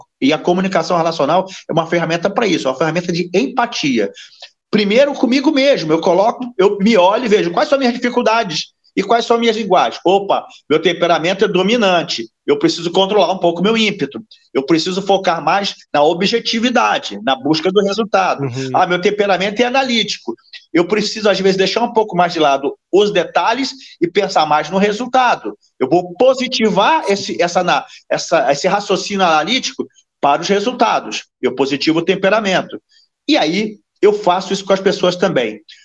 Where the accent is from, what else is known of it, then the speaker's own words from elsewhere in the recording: Rio de Janeiro, Brazil; also born or lived in São Paulo; now in Niterói, Brazil; eu sou do Rio de Janeiro, 32 anos em São Paulo, né? Agora eu estou, na verdade, estou entre Rio e São Paulo, né? Eu estou no Vale do Paraíba hoje, Taubaté, mais especificamente, mas a minha residência principal, já nos últimos 3 anos, é Niterói, Rio de Janeiro.